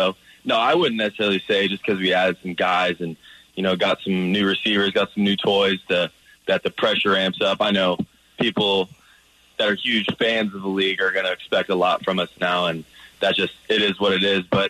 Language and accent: English; Lee's Summit, Missouri, United States; my hometown Lee Summit